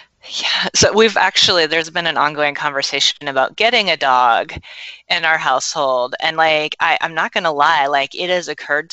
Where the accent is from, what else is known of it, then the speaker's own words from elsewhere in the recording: Ohio, United States; now in Triad, United States; I have been here in the Triad for almost 4 years now. I'm originally from Ohio.